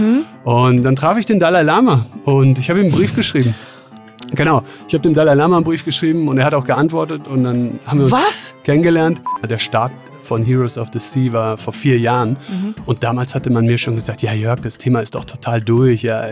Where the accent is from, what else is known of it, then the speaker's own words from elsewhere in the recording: Munich, Bavaria, Germany; Ich komme aus München